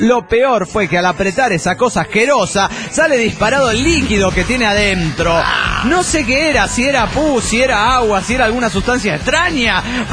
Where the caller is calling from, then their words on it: Phoenix, Arizona, United States; de Phoenix, Arizona.